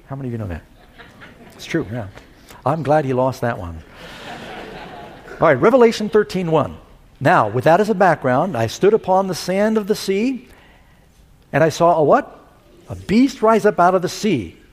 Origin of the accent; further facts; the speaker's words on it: United States; I love American people. I'm an American. I am not transferring my citizenship.